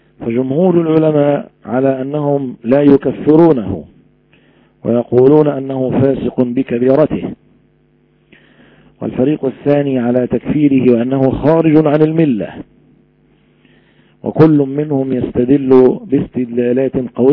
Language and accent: Arabic; Egypt